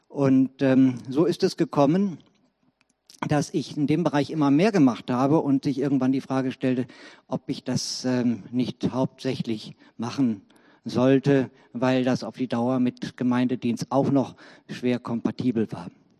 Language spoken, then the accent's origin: German; Essen, North Rhine-Westphalia, Germany; now in Leverkusen, Germany; Ja, ich lebe mittlerweile seit 1998 schon in Leverkusen, bin aber eigentlich ein Kind des Ruhrgebiets. Ich bin vom vierten Lebensjahr an in Essen größtenteils aufgewachsen und habe dann später auch mal in Wattenscheid gewohnt